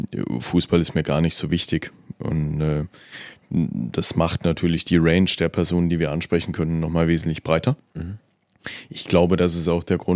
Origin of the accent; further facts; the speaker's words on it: Karlsruhe, Baden-Württemberg, Germany; ich komme aus Karlsruhe, ich bin in Karlsruhe geboren. Ich habe in meinen 32 Jahren, weil du das Alter gerade ansprichst, nie irgendwo anders gelebt.